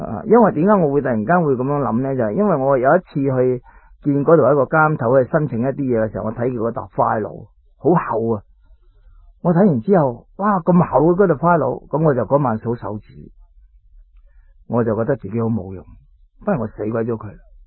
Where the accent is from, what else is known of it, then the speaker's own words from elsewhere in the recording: Chaozhou, Guangdong, China; 我九岁嘅时候咧已经离家出走。其实嗰阵时潮州人啦，特别我系潮州人。